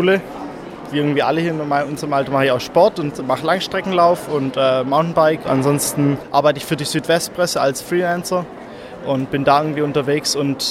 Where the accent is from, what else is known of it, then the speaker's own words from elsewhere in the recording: Baden-Württemberg, Germany; ich bin auch 18 Jahre alt und ich komme aus der Nähe von Stuttgart.